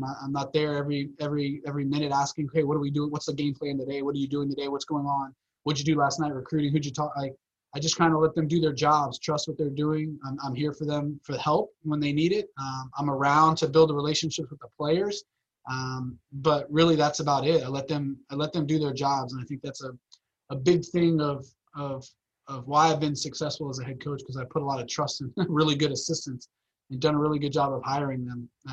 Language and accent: English; Miami, Florida, United States; I mean, I go with a Cuban, you know what I mean? Like just growing up in Miami.